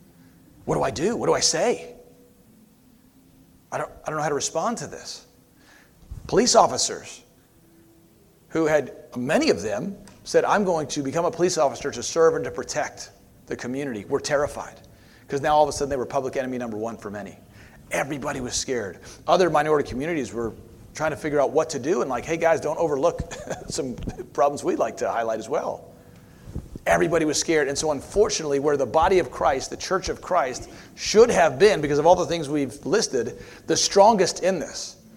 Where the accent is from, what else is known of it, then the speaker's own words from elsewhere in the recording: United States; my Asian friends, if they didn't want to think about my experience as an American in that particular country, they didn't have to.